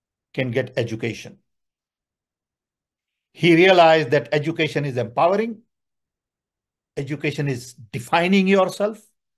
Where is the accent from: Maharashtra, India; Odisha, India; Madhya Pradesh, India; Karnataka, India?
Odisha, India; born there; I'm 82 years old. I was born in a small little tribal village in Orissa. Naturally, no electricity, no water, running water, no nothing, no hospital, no pharmacy, no doctor.